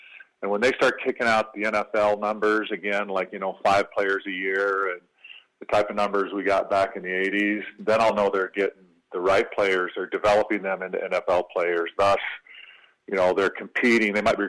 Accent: Michigan, United States; born or raised there

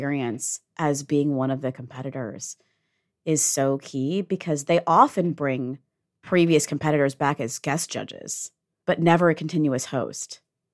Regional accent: Midwest, United States; people kind of freaking out about it, but in a really friendly way, because we're from the Midwest.

